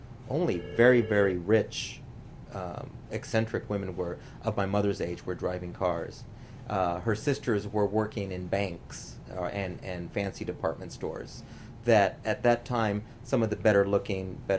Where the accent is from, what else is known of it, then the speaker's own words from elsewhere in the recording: San Antonio, Texas, United States; born there; I was born on June 2nd, 1961 in San Antonio, Texas.